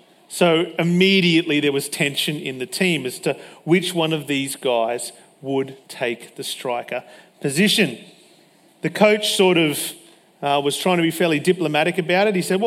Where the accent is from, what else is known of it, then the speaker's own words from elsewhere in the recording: Stradbroke Island, Queensland, Australia; when I moved from Stradbroke Island to the mainland, everyone was playing soccer at school.